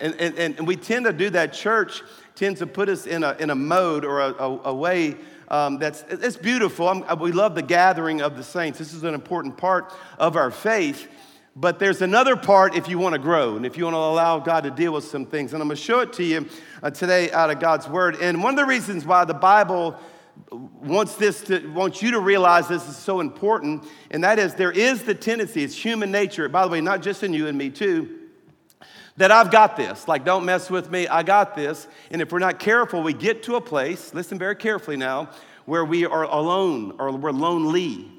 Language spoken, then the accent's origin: English; Louisiana, United States; I'm from South Louisiana, you know, eating is an Olympic sport down there, everybody.